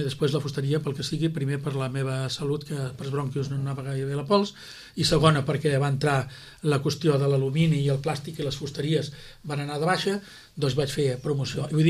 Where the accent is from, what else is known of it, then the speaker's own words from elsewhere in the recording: Sitges, Catalonia, Spain; quan jo critico a l'equip de govern, estic criticant el meu poble, no? I llavors em sap greu. Criticar Sitges em sap molt greu.